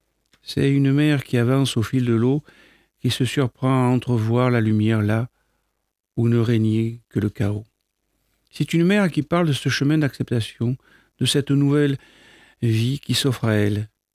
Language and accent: French; Nantes, Pays de la Loire, France; j'ai 56 ans et je suis nantaise.